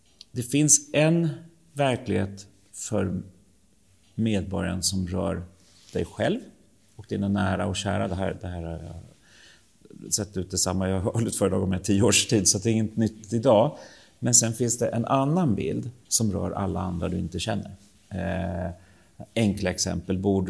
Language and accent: Swedish; Stockholm, Stockholm County, Sweden; Men vi som stockholmare tänker ju inte på det.